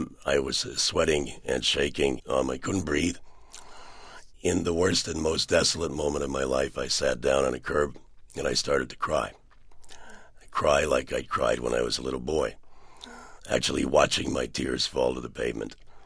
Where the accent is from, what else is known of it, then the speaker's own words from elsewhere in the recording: Cleveland, Ohio, United States; We came to the United States, my mom, my dad, and I, when I was six. And I grew up on Cleveland's near west side. We were very poor. We were an immigrant family.